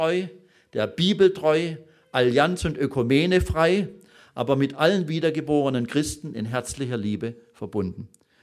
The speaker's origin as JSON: {"language": "German", "town": "Pforzheim", "region": "Baden-Württemberg", "country": "Germany", "tie": "born or raised there", "said": "der in Pforzheim tätig ist, meiner Heimatstadt"}